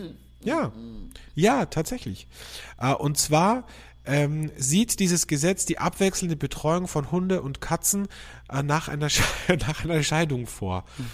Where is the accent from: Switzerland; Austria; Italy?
Austria; bei uns in Österreich gibt es genug Menschen, für die gibt es das sowieso nicht.